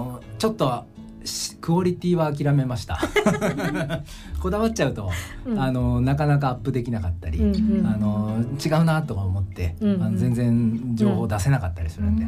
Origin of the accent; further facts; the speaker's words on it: Chigasaki, Kanagawa, Japan; 僕の生まれ育った茅ヶ崎という町で